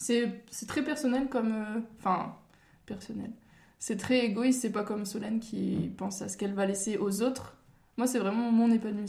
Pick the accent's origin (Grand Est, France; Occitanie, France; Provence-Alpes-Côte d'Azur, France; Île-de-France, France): Grand Est, France; Donc je suis de la Lorraine et moi, mon but c'est de partir de la Lorraine